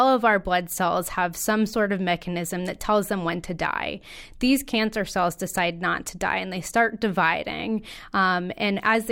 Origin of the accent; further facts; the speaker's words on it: Connecticut, United States; So I am a local native born and raised in Connecticut.